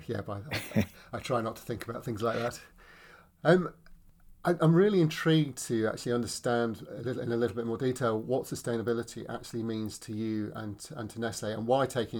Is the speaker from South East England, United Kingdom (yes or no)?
yes; Lewes, South East England, United Kingdom; I managed to persuade Robin that my hometown of Lewes was a great place to live.